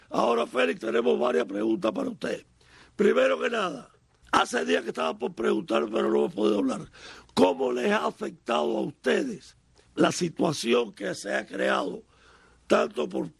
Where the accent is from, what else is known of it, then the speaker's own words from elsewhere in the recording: Cuba; Nosotros somos cubanos, todos nuestros directores.